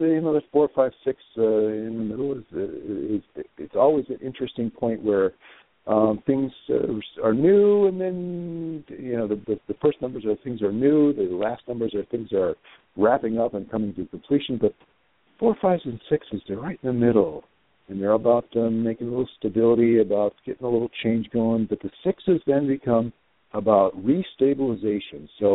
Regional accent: Midwest, United States; I'm from the Midwest, so I'm speaking in jest here

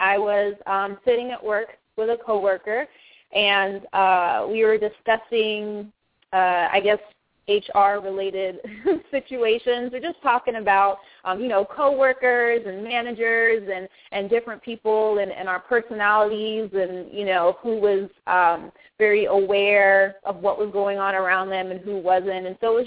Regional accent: England, United Kingdom; also born or lived in Germany / Phoenix, United States; now in Atlanta, United States; But I was born and raised overseas in England and Germany, moved to the U.S. in 94, moved to Phoenix, Arizona, where I stayed for 17 years, went to high school out there, went to college to get my undergrad at Arizona State

